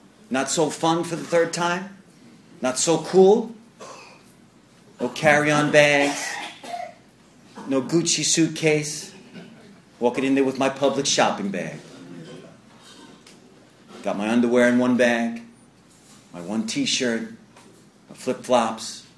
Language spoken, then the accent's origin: English; New York, United States; I'm Italian from Long Island.